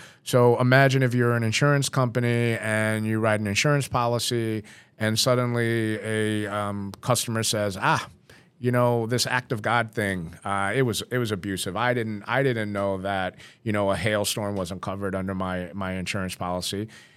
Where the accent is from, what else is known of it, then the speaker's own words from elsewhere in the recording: Albany, New York, United States; I mean, I'm from Albany, and even Albany is starting to see that uptick